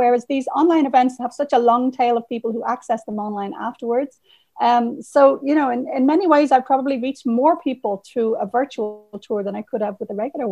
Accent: Ireland; now in Canada; my home country of Ireland and my more recent home country of Canada.

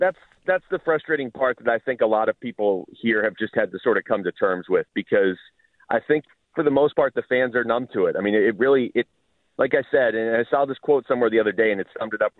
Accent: Seattle, Washington, United States; You know, I grew up in Seattle, and they lost the Sonics

